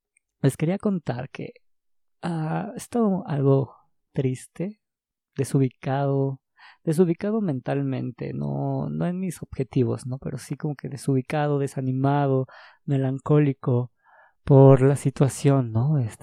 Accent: Mexico; como país, yo soy de México, como país no tenemos cultura de ver el arte como un trabajo

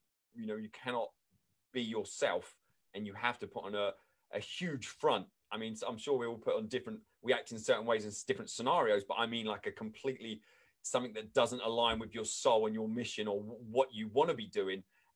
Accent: England, United Kingdom; moved away; I mean, I grew up in England.

